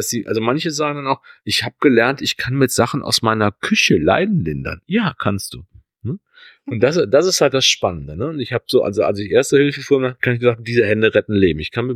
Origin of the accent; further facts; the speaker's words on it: Rhineland, Germany; born there; Ist für mich als geborener Rheinländer